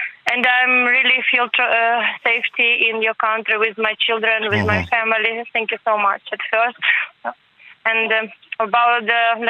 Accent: Kharkiv, Kharkiv Oblast, Ukraine; English is a second language; I'm from Kharkiv. It's the nearest city to the border, to the Russia, to the Belgorod. It's near 30 kilometers to Belgorod.

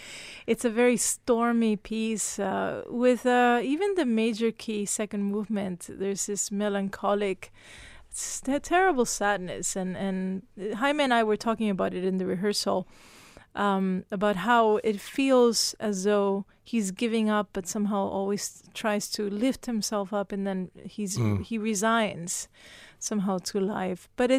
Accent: Venezuela; I'm from Venezuela.

